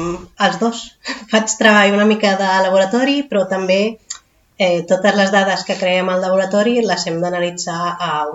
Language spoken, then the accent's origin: Catalan; Barcelona, Catalonia, Spain; born there; Doncs jo vaig néixer a Barcelona l'any 1992.